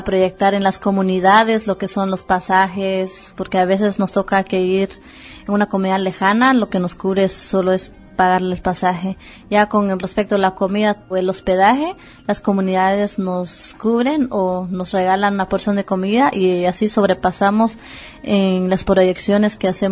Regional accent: Guatemala; Es primera vez que salgo de mi país. Estoy muy contenta de haber venido acá a compartir un poco de nuestras experiencias en mi país como Guatemala.

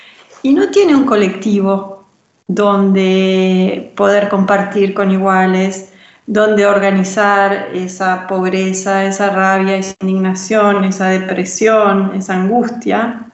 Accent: Uruguay; Uruguay es un país muy particular porque es un país muy pequeñito entre dos grandes países como Argentina y Brasil, donde habitamos solamente 3,5 millones de personas.

